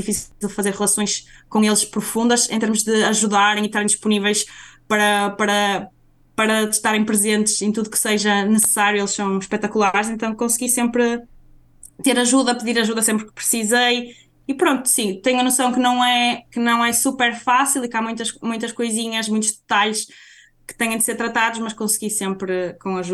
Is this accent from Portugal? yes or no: yes; Braga, Portugal; now in Brussels, Belgium; As viagens a Bruxelas-Porto, como eu sou de Braga, são acessíveis